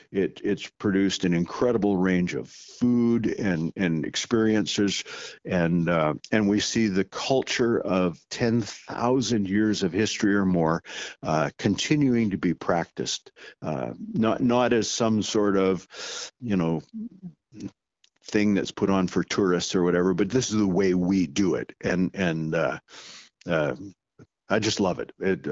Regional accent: British Columbia, Canada; there's no reason to believe that that we as British Columbians can't be world leaders in those kinds of projects.

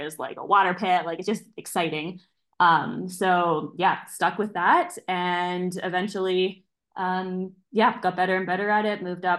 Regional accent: South Hazleton, British Columbia, Canada; I am from South Hazleton, British Columbia.

